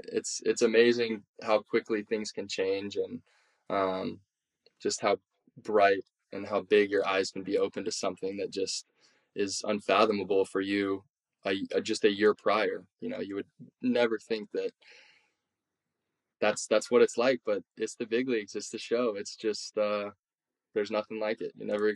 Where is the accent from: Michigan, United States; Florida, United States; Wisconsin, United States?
Florida, United States; I'm from Florida and we're in New York